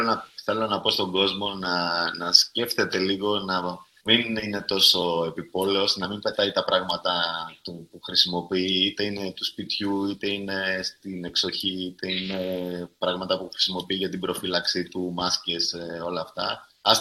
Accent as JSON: {"language": "Greek", "country": "Greece", "said": "Χαίρομαι που υπάρχει ένας Έλληνας ανάμεσα σε τόσους ξένους από διάφορες χώρες."}